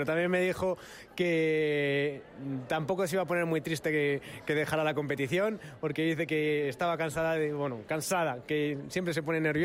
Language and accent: Spanish; Madrid, Community of Madrid, Spain; como madrileño siempre he sentido el apoyo de mi gente, y sobre todo de la gente de mi ciudad.